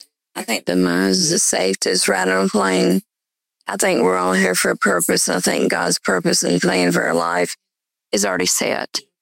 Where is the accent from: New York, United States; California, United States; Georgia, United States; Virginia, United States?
Virginia, United States; Castlewood; also born or lived in Dane / Trammell / Aberdeen; I was born in Dane, and I grew up until I was about 6 in Trammell, and then I moved to Castlewood, graduated from Castlewood, and then I moved to Aberdeen, the area.